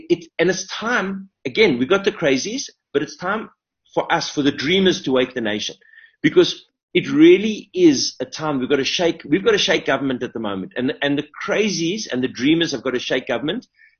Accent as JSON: {"language": "English", "country": "South Africa", "said": "we as a South African kind of, creative nation"}